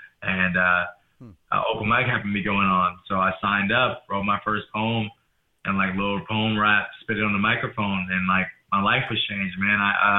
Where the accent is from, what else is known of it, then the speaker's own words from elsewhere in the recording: Fairfield, California, United States; So, like, I was born in Fairfield, California.